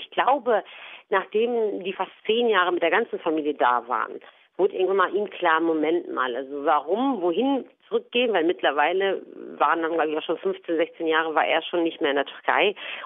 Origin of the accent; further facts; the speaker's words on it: North Rhine-Westphalia, Germany; Also zur Türkei fühle ich mich noch stark verbunden. Aber klar ist meine persönliche Heimat dann auch Ruhrgebiet, wo ich halt als Kind aufgewachsen bin und da natürlich auch geprägt wurde.